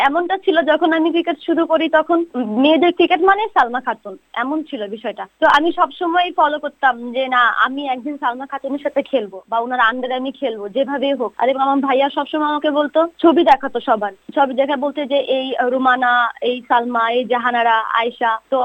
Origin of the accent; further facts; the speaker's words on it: Bangladesh; আসলে বাঙালি, আমরা বাঙালি যখনই দেশের বাইরে যাই তখন আমাদের সাথে এমন এমন অনেক কিছু ঘটে